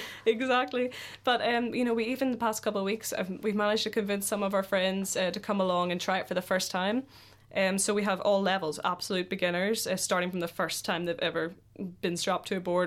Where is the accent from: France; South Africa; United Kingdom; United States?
United Kingdom; Northern Ireland; they've now opened Ireland's first full circuit cable near Belfast, about 20 minutes from my hometown.